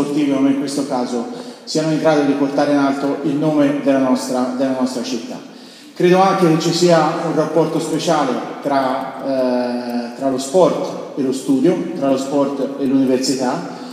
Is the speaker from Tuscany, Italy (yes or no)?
yes; Siena, Tuscany, Italy; io sono senese, credo si senta dall'accento, sono particolarmente legato ovviamente a questa città